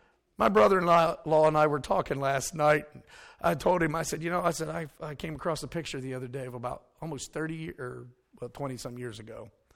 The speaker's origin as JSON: {"language": "English", "region": "West Virginia", "country": "United States", "said": "I'm from West Virginia. And I can't say a whole lot more about the gene pool there either."}